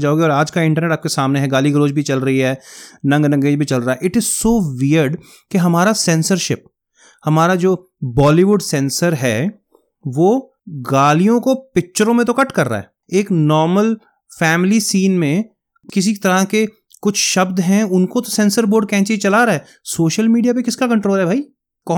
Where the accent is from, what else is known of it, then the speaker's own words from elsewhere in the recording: Punjab, India; अब जैसे I am a north Indian, मैं पंजाबी हूँ